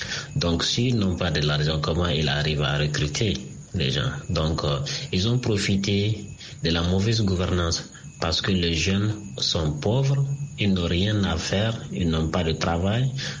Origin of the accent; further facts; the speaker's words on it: Niger; now in Benin; je vous appelle du Bénin. Je suis Nigérien vivant au Bénin.